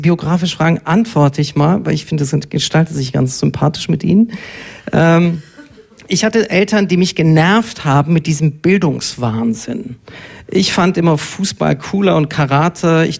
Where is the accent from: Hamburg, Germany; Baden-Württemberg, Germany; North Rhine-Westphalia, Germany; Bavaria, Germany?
Baden-Württemberg, Germany; Ulm; born there; Sehen Sie, ich bin in Ulm geboren.